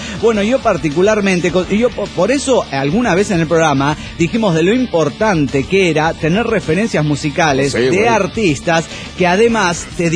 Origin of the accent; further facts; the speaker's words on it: Teloloapan, Guerrero, Mexico; now in Phoenix, United States; de Teloloapán, Guerrero, en Phoenix, Arizona